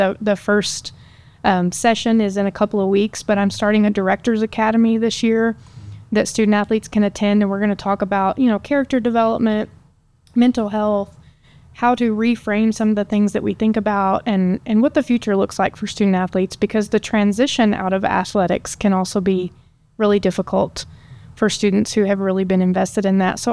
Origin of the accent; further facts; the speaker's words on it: Post, Texas, United States; I grew up in Post, Texas, not too terribly far from here. My entire family still lives there, so I am the Lone Ranger that busted out, I guess.